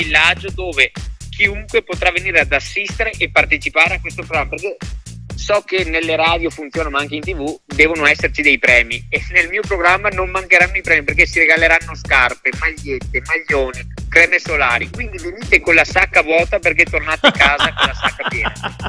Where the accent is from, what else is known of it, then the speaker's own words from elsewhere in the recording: Veneto, Italy; Io da dove sono? Sono veneto